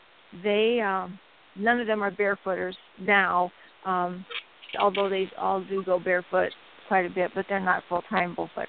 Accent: Iowa, United States; I grew up in Iowa on the farm, and as a little girl, I just never liked to wear shoes

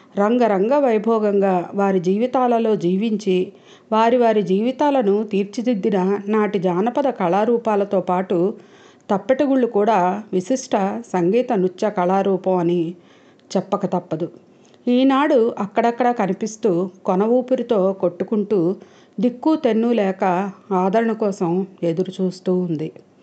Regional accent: Andhra Pradesh, India; నేనైతే విజయనగరం జిల్లాలో పుట్టి ఒక పల్లెటూరులో, మారుమూల పల్లెటూరులో పుట్టి పెరిగాను

